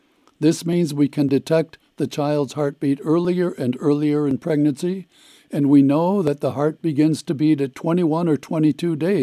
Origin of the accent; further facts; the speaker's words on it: Florida, United States; What we now have under consideration in my home state of Florida